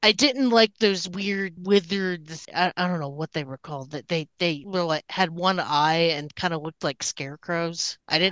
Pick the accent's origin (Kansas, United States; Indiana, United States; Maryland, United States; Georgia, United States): Kansas, United States; Just because I'm from Kansas, so my whole area is rolling farmland